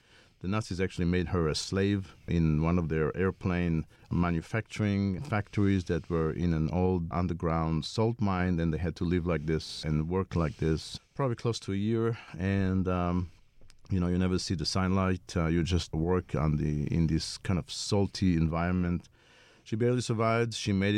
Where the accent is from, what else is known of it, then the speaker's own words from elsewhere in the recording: Tel Aviv, Tel Aviv District, Israel; I grew up in Tel Aviv, born in Tel Aviv, basically spent my youth there except the exchange program in Boston